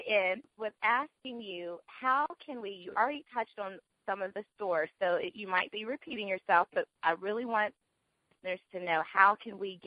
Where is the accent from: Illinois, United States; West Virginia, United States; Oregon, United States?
West Virginia, United States; I love you, California, and West Virginia, my home state.